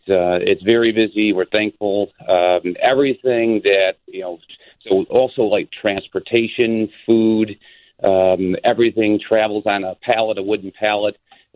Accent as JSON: {"language": "English", "town": "Oak Lawn", "region": "Illinois", "country": "United States", "tie": "born or raised there", "said": "I lived in Lamont for many years, great town. You know, I grew up in Oak Lawn."}